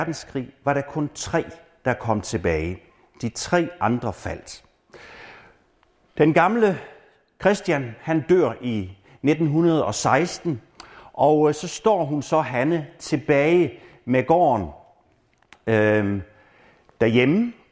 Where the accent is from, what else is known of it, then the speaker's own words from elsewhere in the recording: Hjortkær, Region of Southern Denmark, Denmark; Og de kom så fra nabosognen til Hjortkær, hvor jeg kommer fra